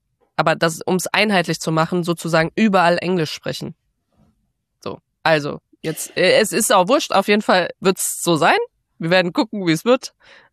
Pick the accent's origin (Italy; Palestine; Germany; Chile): Germany